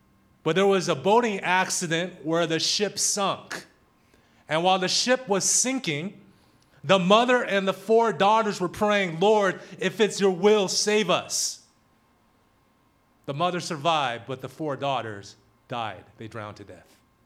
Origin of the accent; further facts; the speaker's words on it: Portland, Oregon, United States; I grew up in Portland, Oregon, and I was like one of the few minorities, you know, Asian, Hispanic, African American, one of the few minorities in my class.